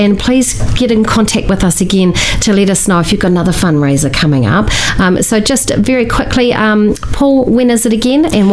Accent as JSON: {"language": "English", "town": "Timaru", "region": "Canterbury", "country": "New Zealand", "said": "I'm originally from Timaru, yep, so I'm a bit of a car girl myself."}